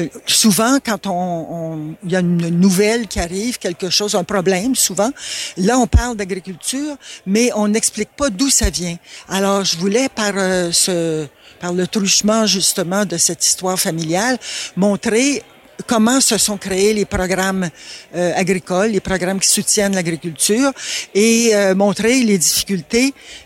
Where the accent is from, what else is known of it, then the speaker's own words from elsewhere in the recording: Victoriaville, Quebec, Canada; born there; Je suis née à Victoriaville, mais mes parents viennent d'ici.